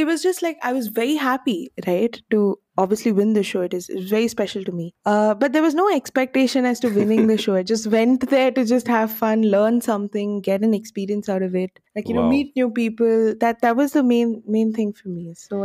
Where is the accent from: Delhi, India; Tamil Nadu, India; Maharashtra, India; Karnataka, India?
Karnataka, India; Bangalore; And then I came back to Bangalore, and then I was like, I live in Bangalore. I'm born and raised in Bangalore.